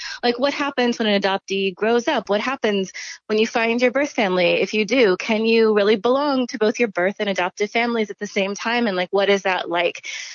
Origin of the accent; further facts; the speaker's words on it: Oregon, United States; I grew up in a white family. I'm Korean American. Grew up in a small town in Southern Oregon.